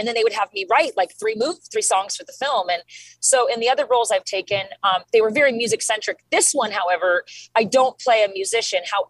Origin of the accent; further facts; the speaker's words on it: Mesa, Arizona, United States; now in Los Angeles, United States; I came back to my hometown of Mesa, Arizona, which is actually where we filmed the movie. You know, I live in LA these days.